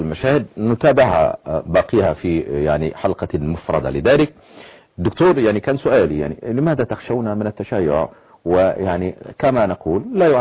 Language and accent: Arabic; Egypt; عندنا في مصر دعاء كثر